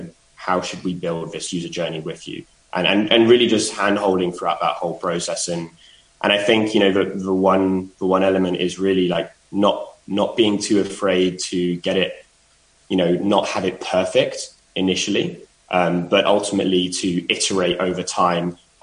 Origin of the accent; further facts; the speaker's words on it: London, United Kingdom; And I'm trying not to introduce my bias here of being a Londoner.